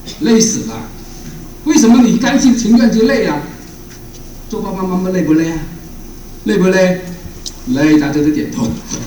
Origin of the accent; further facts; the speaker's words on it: China; 用我们中国人的话来说，我们是名正言顺的孝爷